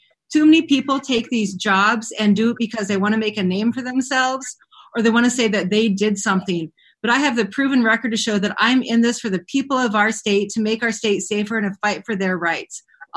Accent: Montana, United States; I grew up in Montana. I grew up on the dirt roads of our state, you know, riding my bike, riding horses in the woods

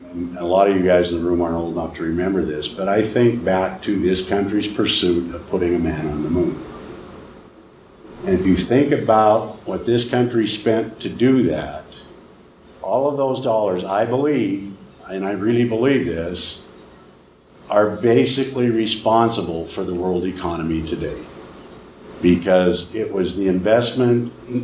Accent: Butte, Montana, United States; I was born and raised in Butte.

